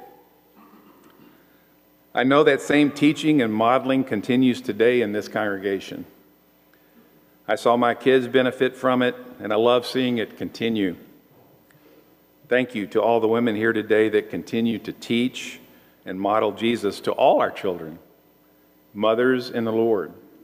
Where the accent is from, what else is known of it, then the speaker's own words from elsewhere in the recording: St. Louis, Missouri, United States; also born or lived in Crowley, Louisiana / Greenwood, Mississippi / Memphis, Tennessee; They moved a couple times with John Deere, and I was born in Crowley, Louisiana. Then moved to Greenwood, Mississippi, then to Memphis, Tennessee, and then to St. Louis, where I started junior high school.